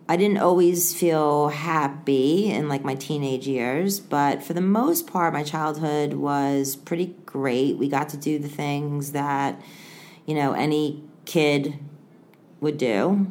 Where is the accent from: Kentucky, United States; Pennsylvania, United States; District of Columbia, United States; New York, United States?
New York, United States; We had a good growing up in New York because I love New